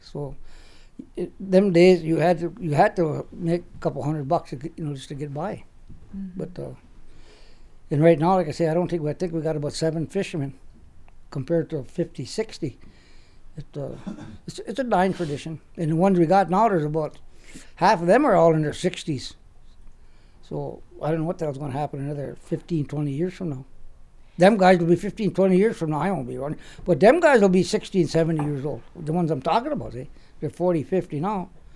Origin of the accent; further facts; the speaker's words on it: Hayward, Wisconsin, United States; born there; Well, I was born in 1939 in Red Hayward, but my mother was from Red Cliff here.